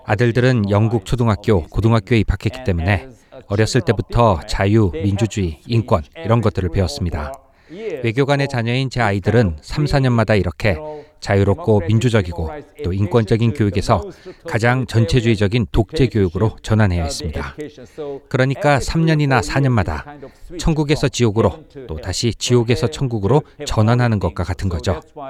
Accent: North Korea; born there; 당시 저는 북한에서 부유한 가정에서 태어났는데도 아침으로 먹는 게 김치, 밥, 국, 그게 다였습니다.

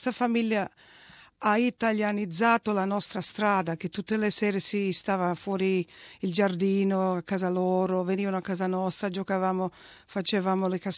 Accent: Melbourne, Victoria, Australia; Sono nata a Melbourne, East Melbourne, cresciuta nelle sobborghi Moonee Ponds, Ascot Vale.

